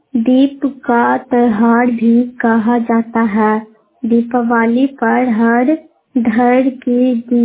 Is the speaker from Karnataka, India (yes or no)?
no; Pabhera, Bihar, India; ग्राम पभेरा धनरुआ block के रहने वाली हूँ।